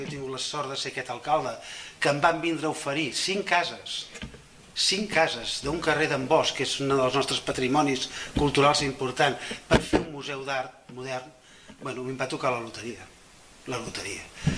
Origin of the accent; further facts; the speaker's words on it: Sitges, Catalonia, Spain; perquè sàpiga que d'on sóc jo també, perquè sóc de Sitges